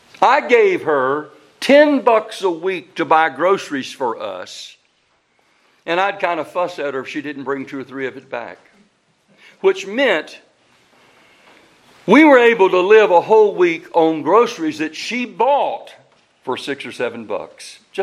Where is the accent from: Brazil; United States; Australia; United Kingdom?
United States; the South; born there; accent: Southern; Because I was born in the South, and I'm planning on keeping my Southern accent, and I'm not ashamed of my Southern accent.